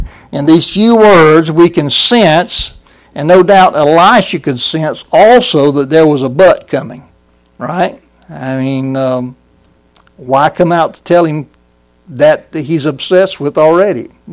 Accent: Brunswick, Georgia, United States; I grew up in Sterling Baptist Church in Brunswick, Georgia, and we grew up with sulfur water in that church.

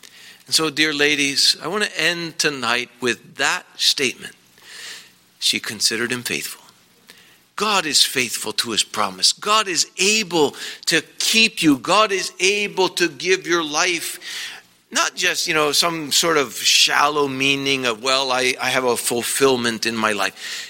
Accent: Philippines; I come from the Philippines. But it's still on planet Earth.

